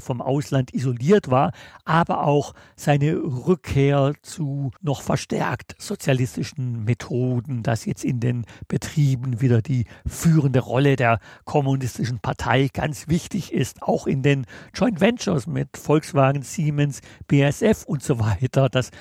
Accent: West Germany, Germany; war als Westdeutscher 1 Jahr lang auf einer Kaderschule in der DDR, auf der Jugendhochschule Wilhelm Pieck, der höchsten Bildungsstätte der FDJ.

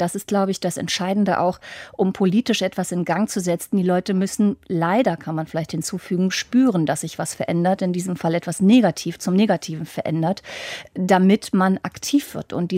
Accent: Schleswig-Holstein, Germany; Ich stamme zum Beispiel aus Schleswig-Holstein.

